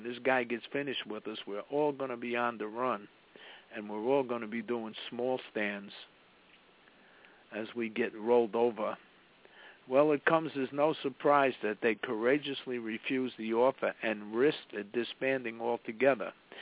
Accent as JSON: {"language": "English", "town": "Atlanta", "region": "Georgia", "country": "United States", "tie": "born or raised there", "said": "There weren't a lot of choices available to an inner-city kid like me growing up in Atlanta."}